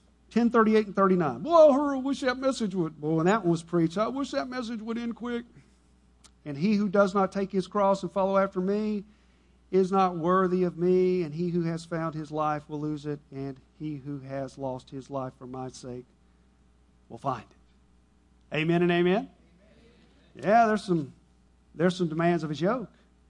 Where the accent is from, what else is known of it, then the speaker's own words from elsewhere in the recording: Texas, United States; See, we as Americans, I'm a Texan, I live in America, right?